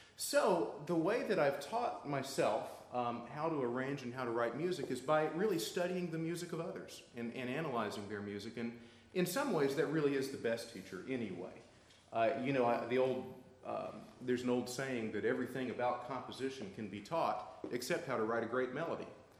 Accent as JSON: {"language": "English", "town": "Atlanta", "region": "Georgia", "country": "United States", "said": "And I'm from Atlanta, and that's not how we do it in Atlanta. But we're kind of learning to fit into small town life out there, and we absolutely love it."}